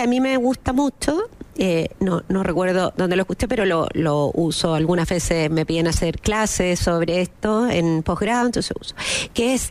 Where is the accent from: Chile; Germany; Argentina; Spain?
Chile; Recordemos que hace no muchos años nuestra experiencia en viajes como chilenos era poca, ¿no?